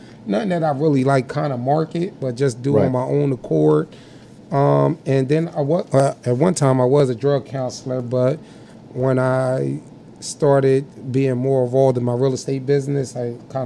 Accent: Trenton, New Jersey, United States; It's like growing up, I grew up in North Trenton.

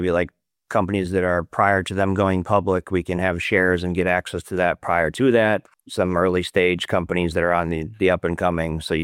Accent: New York, United States; So I grew up in Western New York. My dad's still an excavation contractor. My mom was a kindergarten teacher. We didn't come from money.

